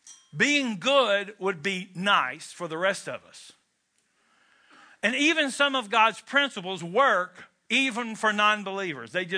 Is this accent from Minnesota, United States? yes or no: no; Kentucky, United States; I'm from Kentucky where indeed smoking is still, to this day, a spiritual gift.